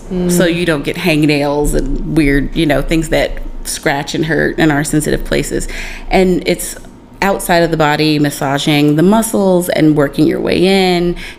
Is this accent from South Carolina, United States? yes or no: yes; South Carolina, United States; Oh, I grew up in South Carolina.